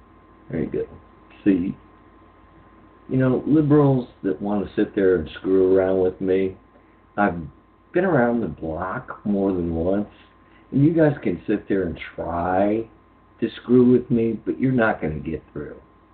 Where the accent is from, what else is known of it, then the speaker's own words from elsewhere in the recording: Memphis, Tennessee, United States; I'm looking at my hometown newspaper here, the Southern Standard, right? in Memphis, Tennessee. That's where I'm from.